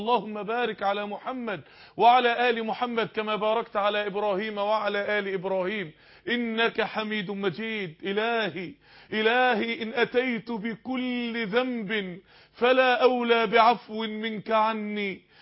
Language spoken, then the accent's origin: Arabic; Egypt; المدن بتاعت بلادنا القاهره